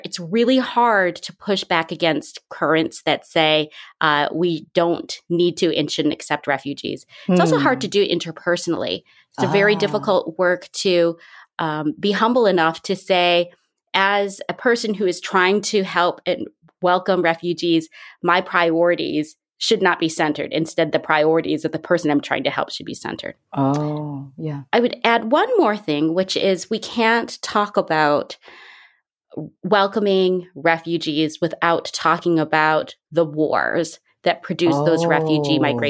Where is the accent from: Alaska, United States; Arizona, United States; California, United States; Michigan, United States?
Michigan, United States; But Michigan is my home. I am born and raised in Michigan. And so I just love this state so much.